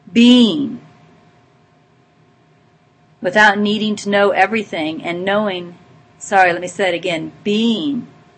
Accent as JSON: {"language": "English", "town": "Coffeyville", "region": "Kansas", "country": "United States", "tie": "born there", "said": "I was born in Coffeyville, Kansas."}